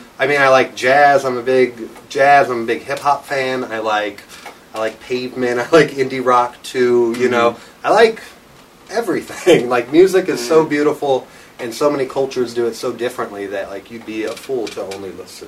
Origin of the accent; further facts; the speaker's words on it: Madison, Illinois, United States; also born or lived in Granite City; I come from, I was born in Madison, Illinois. It's like right across the river from St. Louis. Mm-hmm. And I come from there, grew up there, moved to a town, Granite City, which is right next to it, but a steel mill town.